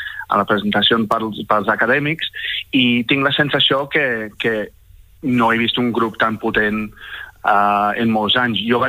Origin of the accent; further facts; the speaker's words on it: Buffalo, New York, United States; now in Catalonia, Spain; jo sóc americà aquí a Catalunya i tinc les meves arrels ja encara estan allà